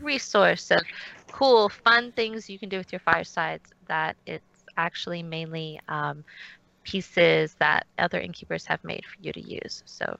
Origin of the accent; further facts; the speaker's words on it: Halifax, Nova Scotia, Canada; from Halifax in Canada.